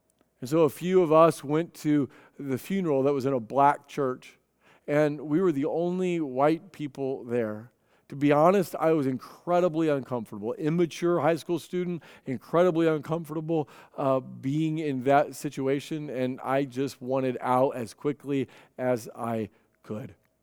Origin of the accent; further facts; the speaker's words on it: Missouri, United States; He's raised in South Carolina. I was raised in Missouri.